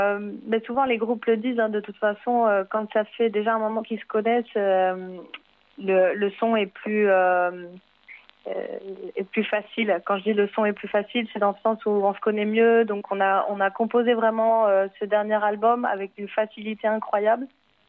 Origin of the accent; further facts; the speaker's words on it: France; et le reste du groupe, on est français. On s'est tous rencontrés à Barcelone en 2008.